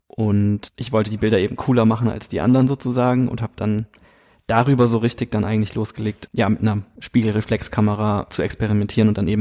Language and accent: German; Kaiserslautern, Rhineland-Palatinate, Germany; moved away as an adult; now in Cologne, Germany; ich bin ein Kind der Pfalz, komme aus Kaiserslautern gebürtig und bin 2006 nach Köln gekommen, also zum Studieren einfach. Ganz klassisch, wie es viele machen. Aber ja, ich komme eigentlich quasi, kann man sagen, mitten aus dem Pfälzerwald, auch eine sehr schöne Naturparkregion.